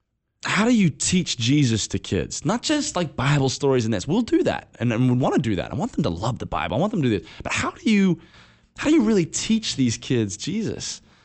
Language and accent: English; Australia; I'm from Australia.